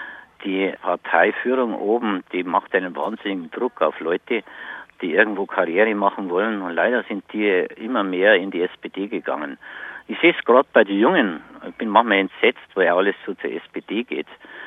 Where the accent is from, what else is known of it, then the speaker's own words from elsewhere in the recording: Bavaria, Germany; Ich bin ein Niederbayer, ich muss mich auch nicht verkleiden